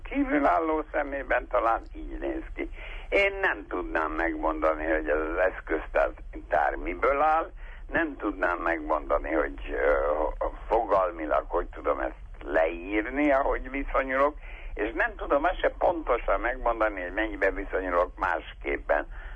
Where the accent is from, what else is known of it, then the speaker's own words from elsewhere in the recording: Budapest, Hungary; amikor én, mint pesti zsidó kisfiú, hát üldözött voltam